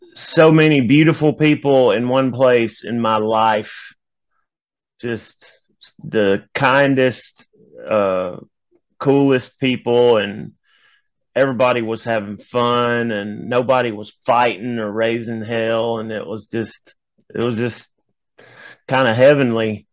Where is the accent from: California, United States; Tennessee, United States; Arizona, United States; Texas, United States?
Tennessee, United States; Memphis; Yeah, I was born and raised in Memphis, and I was actually born in the same hospital that … was pronounced dead in, Baptist Hospital.